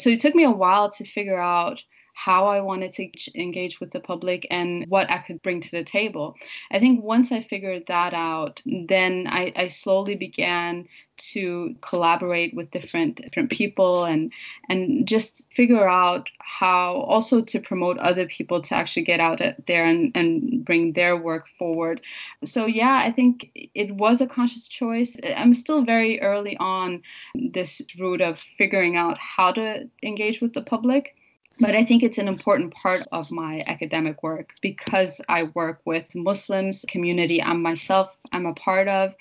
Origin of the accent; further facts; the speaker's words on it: Denmark; moved away; I don't live in Denmark. So I was born and raised in Denmark and I do research on Denmark, but I don't live there.